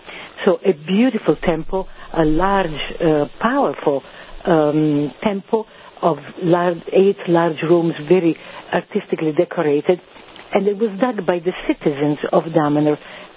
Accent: Ravenna, Emilia-Romagna, Italy; English is a second language; originally I am from Ravenna, which is on the other side, is the eastern side of Italy, on the Adriatic Sea, a little bit south of Venice. But right now I live a little bit north of Turin

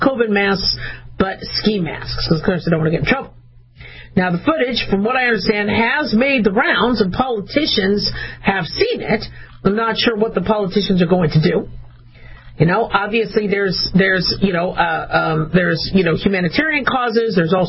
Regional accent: United States; I mean, I'm an American. I love this country.

